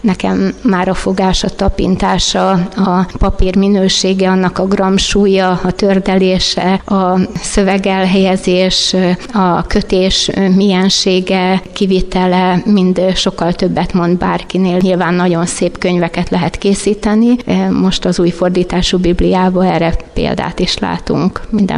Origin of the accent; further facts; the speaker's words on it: Békéscsaba, Békés, Hungary; born there; Békés Csabai születésű vagyok, itt jártam a régi Rózsa Ferenc gimnáziumba 4+2-n nyomdaipari tagozaton. Itt érettségiztem